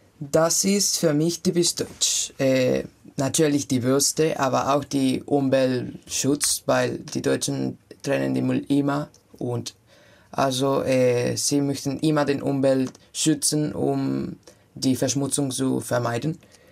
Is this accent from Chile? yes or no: yes; Chile; German is a second language; ich komme aus Chile. Ich bin im Jahr 2001 geboren. Ich lerne Deutsch, weil ich in eine deutsche Schule gehe.